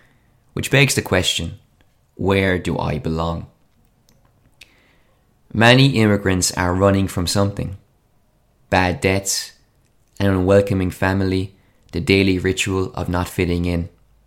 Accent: Ireland; when she found out I was from Ireland, she spoke about being in Belfast and about the injustice endured by Irish people under British rule.

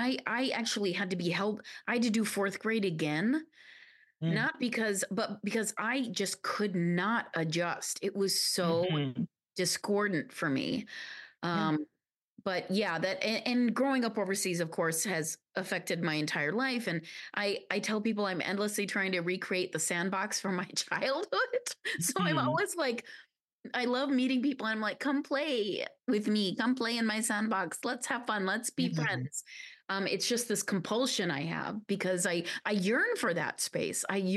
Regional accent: Guyana; also born or lived in Pakistan; So I grew up in Guyana in South America and then in Pakistan.

